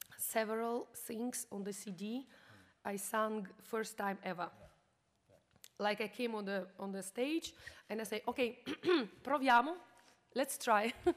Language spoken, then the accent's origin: English; Vienna, Austria; First in Vienna, of course, this is my hometown. I live in Vienna